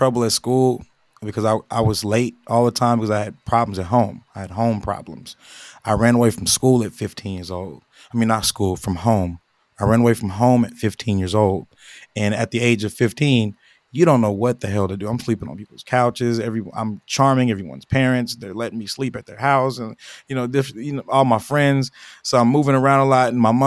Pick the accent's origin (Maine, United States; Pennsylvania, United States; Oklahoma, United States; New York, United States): Oklahoma, United States; Oklahoma City; Tulsa, Oklahoma. I'm from Oklahoma City, but it was in Tulsa, my first one.